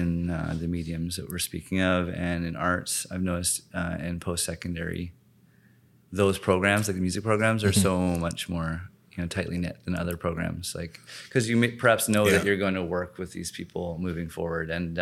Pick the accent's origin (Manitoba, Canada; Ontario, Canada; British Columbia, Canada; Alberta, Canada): British Columbia, Canada; White Rock; I'd attribute that to my success coming from growing up in South Surrey, White Rock.